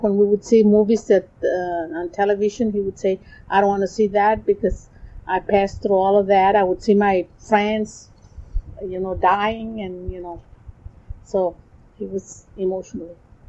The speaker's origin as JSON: {"language": "English", "town": "Fronton", "region": "Texas", "country": "United States", "tie": "born there", "said": "I was born in Fronton, Texas, in March 18, 1929."}